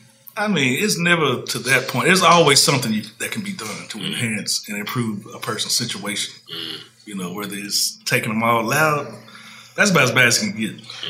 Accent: Memphis, Tennessee, United States; You know, from Memphis, went to dental school at there's a school called Meharry in Nashville.

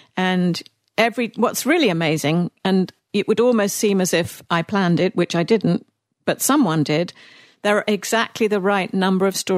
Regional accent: United States; accent: American; I don't think you want to hear my American accent.

